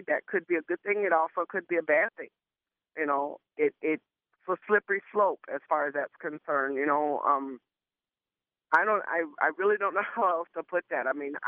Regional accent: the South, United States; The thing about these two books is, I grew up in the South.

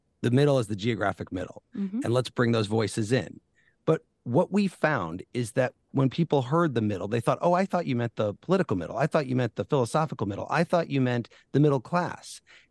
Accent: Illinois, United States; as people in my home state of Illinois know, we're important voices that should be part of the conversation all the time

